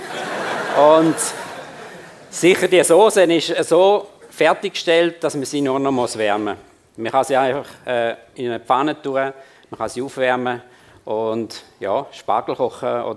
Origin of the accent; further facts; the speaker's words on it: Gommiswald, St. Gallen, Switzerland; Ja, also aufgewachsen bin ich also in Gommiswald, Turbetal.